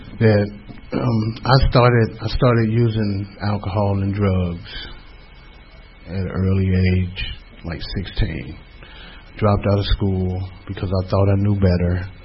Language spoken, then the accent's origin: English; Chicago, Illinois, United States; I was born and raised in Chicago. I am the youngest of 10 children.